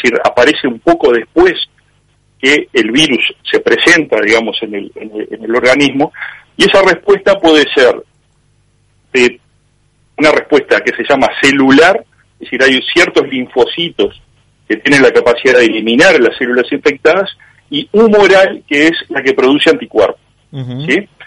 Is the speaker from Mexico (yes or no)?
no; Uruguay; Entonces soy profundamente uruguayo, aunque el nombre diga otra cosa.